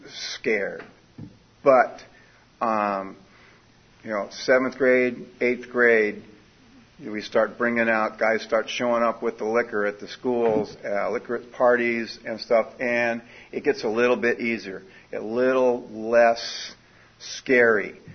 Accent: San Diego, California, United States; I am an alcoholic. I was born and raised in San Diego.

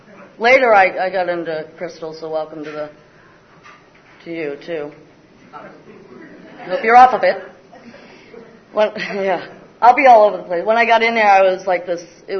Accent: Burlington, Massachusetts, United States; born there; I was born in Burlington, Mass., a baby of six kids.

